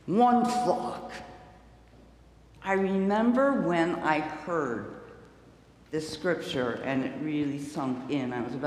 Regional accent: Chicago, Illinois, United States; I come from Chicago. We have the kind of trees, but there are all kinds of different trees.

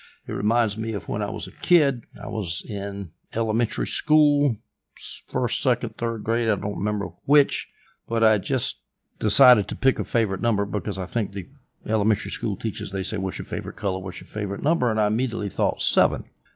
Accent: Sumter, South Carolina, United States; And he's still in my hometown in Sumter, South Carolina.

